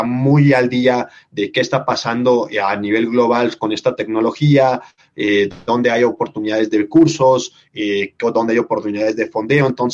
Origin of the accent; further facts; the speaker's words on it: Ecuador; el nivel profesional técnico que tengamos nosotros como ecuatorianos